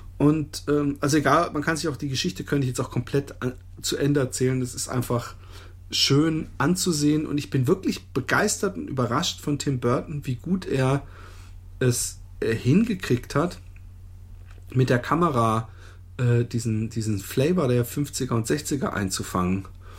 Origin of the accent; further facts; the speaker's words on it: Waldbronn, Baden-Württemberg, Germany; Also Waldbronn besteht aus Reichenbach, Busenbach und Etzenroth. Und ich bin in Busenbach aufgewachsen.